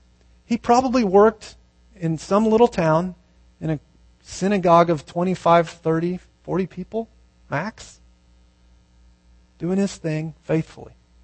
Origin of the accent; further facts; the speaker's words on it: Arizona, United States; Snowball would have been better, but we're from Arizona. We don't know what those are.